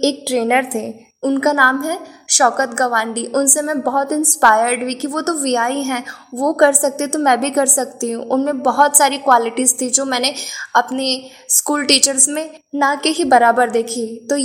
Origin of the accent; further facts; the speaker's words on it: Indore, Madhya Pradesh, India; मैं इंदौर मध्य प्रदेश से हूँ।